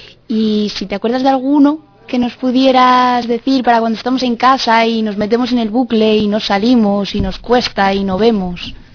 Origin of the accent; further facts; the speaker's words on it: Leganés, Community of Madrid, Spain; vengo de Leganés